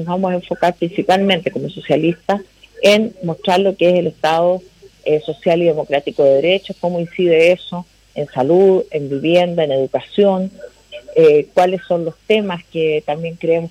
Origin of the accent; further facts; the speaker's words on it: Chile; es un acto que debiera unirnos como chilenos